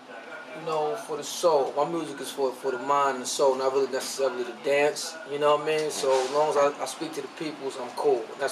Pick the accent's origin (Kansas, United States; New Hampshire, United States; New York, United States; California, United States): New York, United States; I went in his hood, because I'm from East New York. He's from Bed-Stuy.